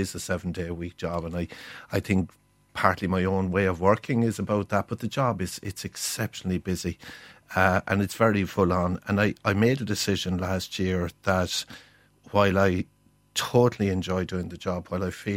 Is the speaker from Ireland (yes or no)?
yes; Limerick, Munster, Ireland; I'm from Limerick. I live in Limerick.